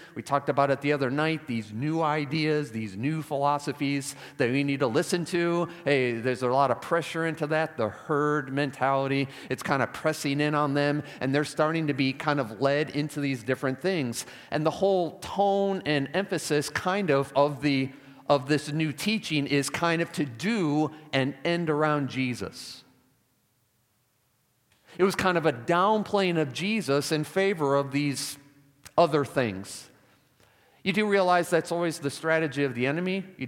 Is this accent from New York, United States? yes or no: no; Chicago, Illinois, United States; My teams, I'm from Chicago, born and raised, so we follow our Chicago teams.